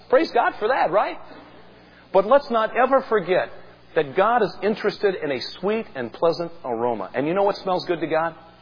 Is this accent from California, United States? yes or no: no; Winona, Minnesota, United States; In 1965, in my hometown, We made national headlines. I can remember watching Walter Cronkite on the CBS Evening News. And there he had a correspondent standing on the dike on the Mississippi River in April of 1965. And this guy declared, Winona, Minnesota, the city that saved itself